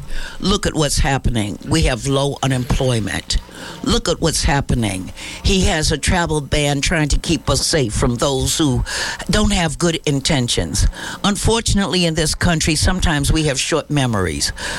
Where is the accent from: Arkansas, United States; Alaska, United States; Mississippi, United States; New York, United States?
New York, United States; I'm from New York also, so we have a tendency to do that.